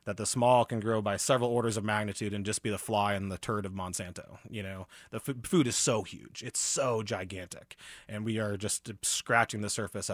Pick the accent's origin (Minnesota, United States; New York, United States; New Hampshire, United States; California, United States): New Hampshire, United States; Mount Vernon; I grew up in a small town called Mount Vernon, New Hampshire, where there's no traffic lights and a tiny little town.